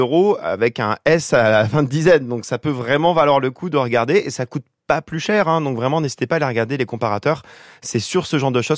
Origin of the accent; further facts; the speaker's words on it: Auvergne-Rhône-Alpes, France; now in Paris, France; j'habite à Paris, malheureusement, très aventure. Mais à une époque, j'habitais en Auvergne, j'ai grandi en Auvergne, j'avais un grand jardin.